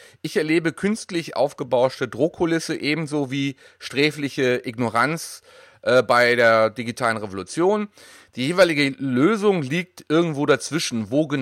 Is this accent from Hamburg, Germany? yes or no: no; Berlin, Germany; in meiner alten Heimat Berlin